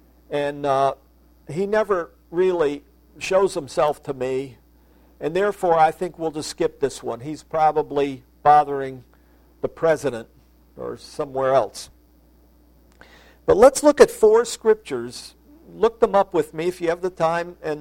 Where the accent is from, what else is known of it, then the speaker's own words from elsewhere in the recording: Waterbury, Connecticut, United States; I'm from Waterbury.